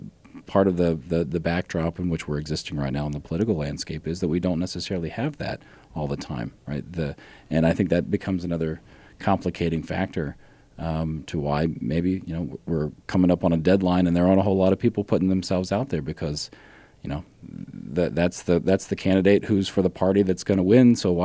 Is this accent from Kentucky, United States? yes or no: no; Ohio, United States; I grew up in Ohio. So, right, battleground state. It was always that way my entire life.